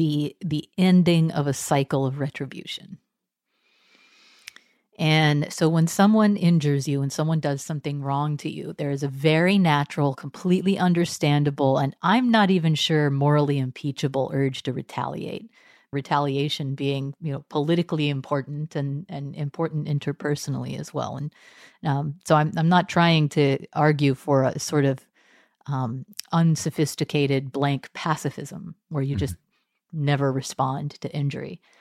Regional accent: Texas, United States; I was raised Methodist in Texas, and I converted to Catholicism later in life while I was earning my degree in Christian theology at Cambridge as a Marshall Scholar.

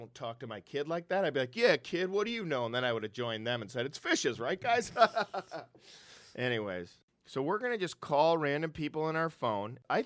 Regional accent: Brooklyn Park, Minnesota, United States; now in Los Angeles, United States; I used to order pizza there when I grew up in Brooklyn Park, Minnesota. We're now in Los Angeles, California.

